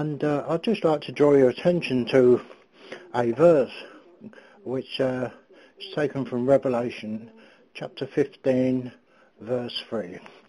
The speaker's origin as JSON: {"language": "English", "region": "East of England", "country": "United Kingdom", "said": "from Hertfordshire."}